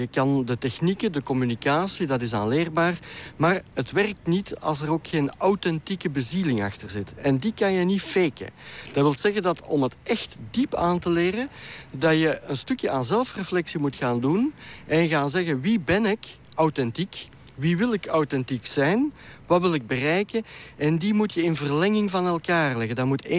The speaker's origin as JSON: {"language": "Dutch", "country": "Belgium", "said": "ik ben uit België"}